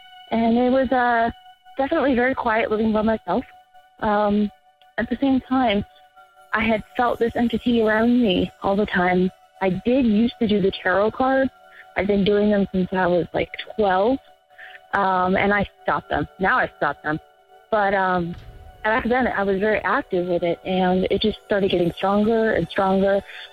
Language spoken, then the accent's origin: English; Phoenix, Arizona, United States; I'm from Phoenix, Arizona.